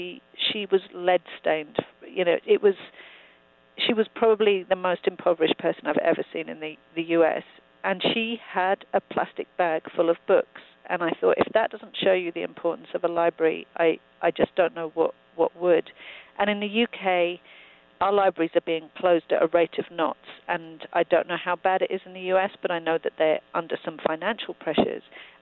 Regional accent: London, United Kingdom; I grew up in London for 30 years.

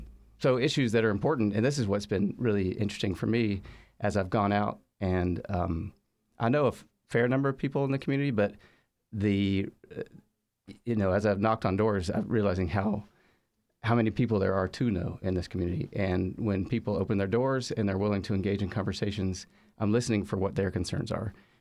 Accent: Georgia, United States; also born or lived in Chicago / Latin America; My background, I grew up in Georgia, born and raised here, and I've been on sort of a yo-yo relationship with Georgia.

